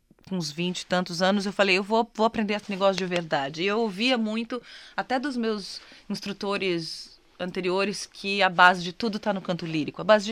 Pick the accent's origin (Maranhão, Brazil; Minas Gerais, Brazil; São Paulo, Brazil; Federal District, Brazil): São Paulo, Brazil; Santos; now in São Paulo, Brazil; Eu sou eu nasci em Santos. Minha família é do Rio, mas eu morei em Santos a vida toda. E com uns 16, 17 anos eu fui morar em São Paulo.